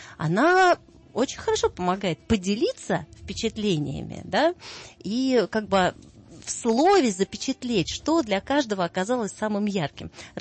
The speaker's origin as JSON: {"language": "Russian", "country": "Russia", "said": "того, с чем мы вернулись из Грузии на родину, в Россию"}